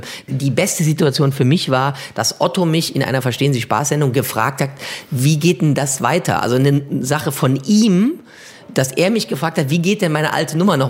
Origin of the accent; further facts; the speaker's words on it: Porz, North Rhine-Westphalia, Germany; Und ich sage, ich bin Porzer, wenn mich jemand fragt, nicht Kölner.